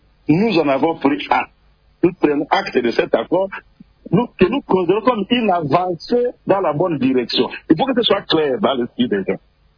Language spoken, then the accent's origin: French; Kisangani, Tshopo, DR Congo; now in Kinshasa, DR Congo; chez moi à Kisangani